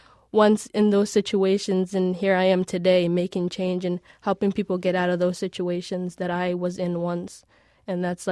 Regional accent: Somalia; now in United States; growing up in Somalia, I didn't really have access to food, and hunger was always like a big issue within the community that I lived in back home.

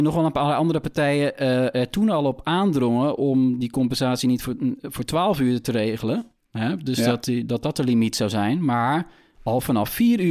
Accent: Netherlands; dat wij relatief veel geld betalen. Als Nederlanders voor onze internetverbinding

